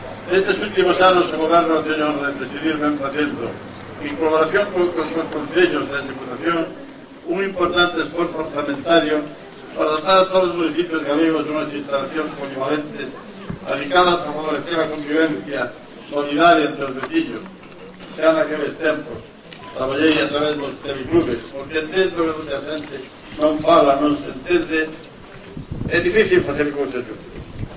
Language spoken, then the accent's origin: Galician; Galicia, Spain; pero especialmente como un galego máis